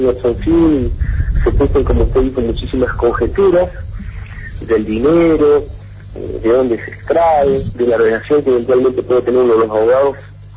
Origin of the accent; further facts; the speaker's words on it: Concepción del Uruguay, Entre Ríos, Argentina; yo soy de Concepción del Uruguay.